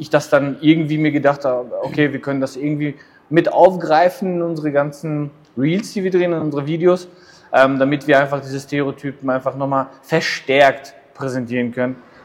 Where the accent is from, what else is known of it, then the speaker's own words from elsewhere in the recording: Germany; Ja, also ich glaube, die Idee ist einfach ganz klar daraus entstanden, dass ich halt wirklich Deutscher bin und Luca halt wirklich Wiener.